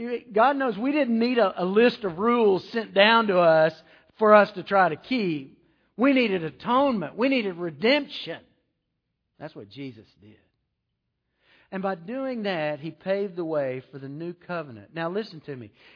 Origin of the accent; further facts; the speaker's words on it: Texas, United States; moved away; And see, I grew up in Texas, and the rule of Texas driving is keep it going, fast is better. And then I came to Louisiana